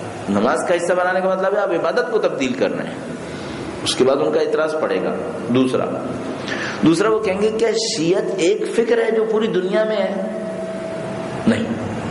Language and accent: Urdu; Pakistan; بھائی میں بچپن سے پاکستان میں رہا ہوں نا، پیدا ہی پاکستان میں ہوں، میں نے بھی نماز پڑھی ہے